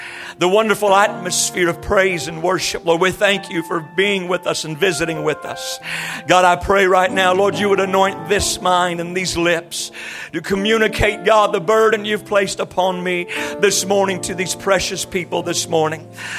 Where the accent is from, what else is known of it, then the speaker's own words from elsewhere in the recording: California, United States; I'm from Southern California. And down there, we got concrete and asphalt.